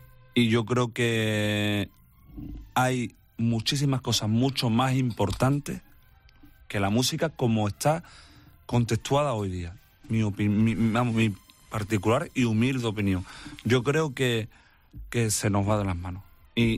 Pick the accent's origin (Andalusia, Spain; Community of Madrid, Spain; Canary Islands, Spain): Andalusia, Spain; Huelva; pero como buen onubense, creo yo, que cada uno tiene su orgullo a su casa.